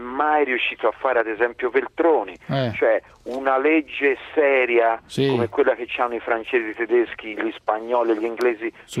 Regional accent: Florence, Tuscany, Italy; Io, scusate, da Fiorentino.

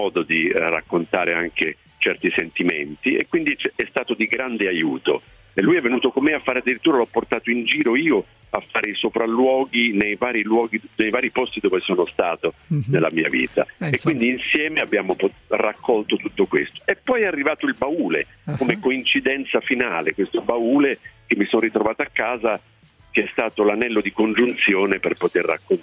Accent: Ascoli Piceno, Marche, Italy; born there; also born or lived in Milan / Bari / Padua; Sono nato ad Ascoli Piceno, sono di origine napoletana, però ho vissuto a Milano, a Bari, a Padova, in tanti posti diversi

